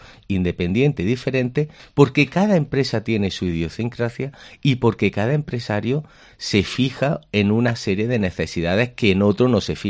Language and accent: Spanish; Granada, Andalusia, Spain; todos los que somos de Granada nos debemos de sentir tremendamente orgullosos